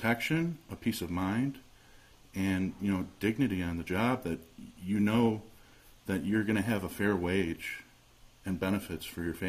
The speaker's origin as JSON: {"language": "English", "town": "Chicago", "region": "Illinois", "country": "United States", "said": "Okay, so I'm from Chicago, Illinois."}